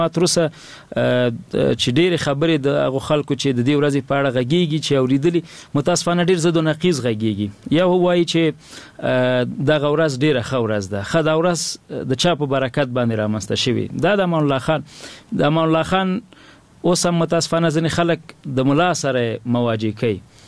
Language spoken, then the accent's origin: Pashto; Nangarhar, Afghanistan; زه د ننګرهار ولایت یم،